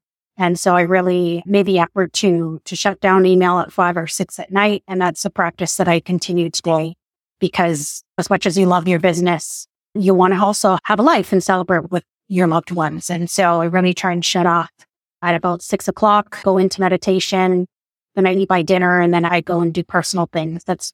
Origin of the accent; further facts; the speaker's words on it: Philippines; I'm Filipino, and yeah, she's a very well-known figure in media, not only in the Philippines, but globally.